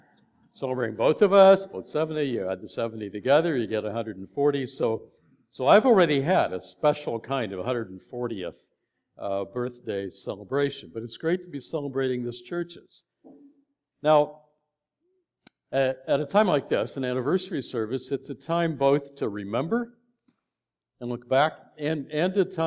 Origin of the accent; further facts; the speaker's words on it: Indiana, United States; now in Canada; Been in Canada for 40 years. But like … we grew up in the middle of Indiana.